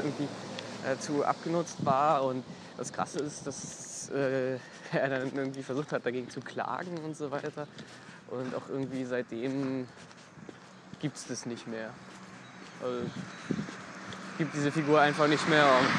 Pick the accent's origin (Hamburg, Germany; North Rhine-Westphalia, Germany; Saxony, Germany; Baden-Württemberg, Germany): Saxony, Germany; das ist halt ein Berliner-Brandenburger Sender, den es halt ja, bei uns in Sachsen nicht gibt und auch nicht gab.